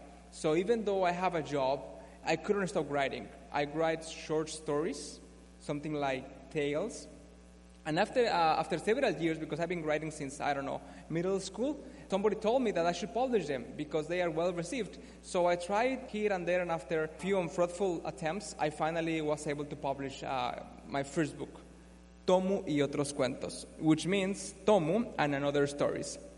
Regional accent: Mexico; now in Seattle, United States; I am from Mexico. I was born in Mexico. I was raised in Mexico. I moved to Seattle just 6 years ago, not that long ago.

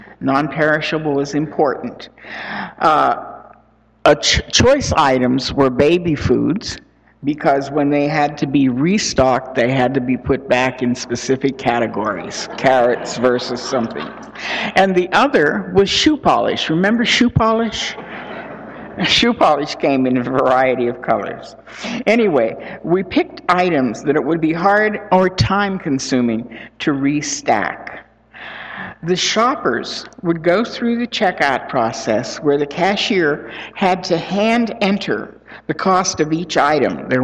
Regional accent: Pittsburgh, Pennsylvania, United States; now in Seattle, United States; The A&P, no longer a Seattle presence, was the supermarket I grew up with in Pittsburgh.

